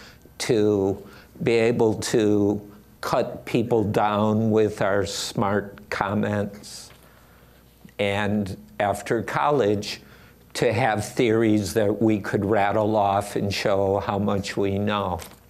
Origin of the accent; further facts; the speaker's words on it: Illinois, United States; Somewhere growing up in the South Chicago suburbs, and this is probably before I went to college, I got the idea that being smart meant having sophisticated, complex ideas.